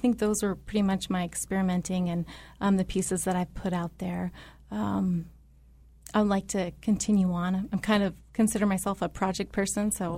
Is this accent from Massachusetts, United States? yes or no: no; Yakutat, Alaska, United States; I grew up in Yakutat.